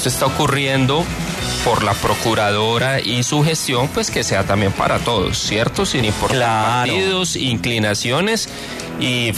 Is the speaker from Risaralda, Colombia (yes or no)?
no; Bucaramanga, Santander, Colombia; born there; yo, por un lado, nací en Bucaramanga y mi cédula está inscrita en Envigado.